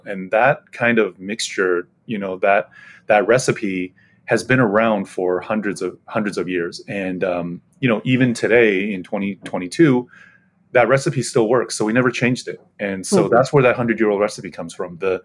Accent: United States; you know, me myself, growing up in the States, I know ramen noodle probably like a lot of the listeners, right?

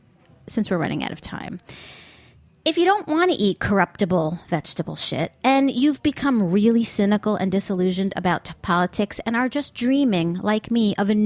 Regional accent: United States; I'm an American. That's what we do.

